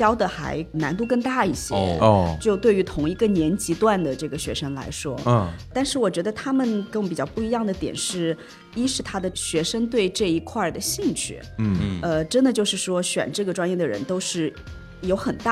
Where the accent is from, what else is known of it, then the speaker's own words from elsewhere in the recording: South China, China; 就作为南方人吧，从小没大接触过雪啊